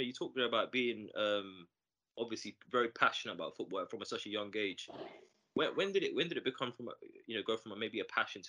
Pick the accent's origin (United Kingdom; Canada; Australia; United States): United Kingdom; England; me growing up in England myself